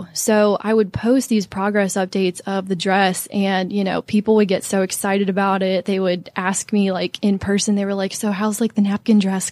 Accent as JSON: {"language": "English", "town": "Atlanta", "region": "Georgia", "country": "United States", "tie": "born or raised there", "said": "And I grew up here in Atlanta, not too far from where we are today."}